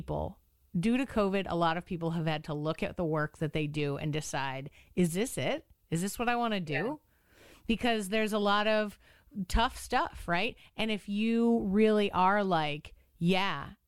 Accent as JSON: {"language": "English", "town": "Boston", "region": "Massachusetts", "country": "United States", "tie": "born or raised there", "said": "But, you know, from the point of view of when I grew up in Boston. My mom was a teacher with Boston Public Schools."}